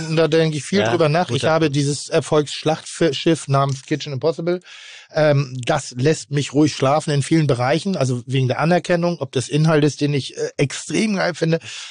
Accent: Pinneberg, Schleswig-Holstein, Germany; Ich komme aus Pinneberg.

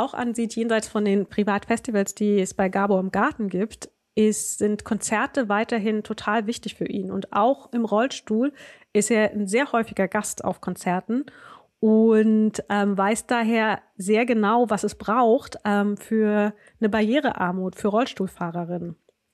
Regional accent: Wernigerode, Saxony-Anhalt, Germany; das ist nur wenige Kilometer von Wernigerode entfernt, also da, wo ich aufgewachsen bin.

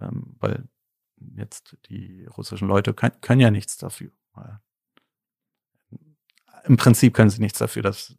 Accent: Berlin, Germany; born there; ich bin ja Berliner, auch in Berlin geboren

